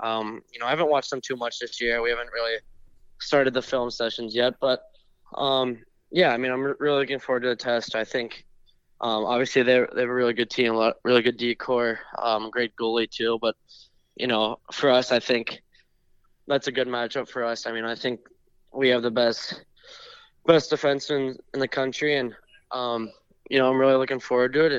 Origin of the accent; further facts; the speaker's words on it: Pittsburgh, Pennsylvania, United States; growing up in Pittsburgh, he was a guy that, I watched.